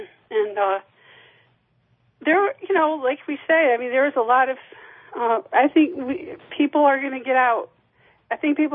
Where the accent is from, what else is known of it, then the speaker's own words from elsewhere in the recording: Lansing, Michigan, United States; And I grew up in Lansing, Michigan. I graduated from Eastern High School